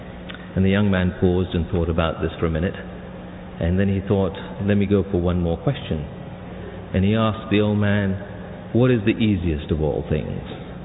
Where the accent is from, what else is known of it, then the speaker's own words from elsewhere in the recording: United States; as an American, as an American Muslim, and a parent of two daughters who were born here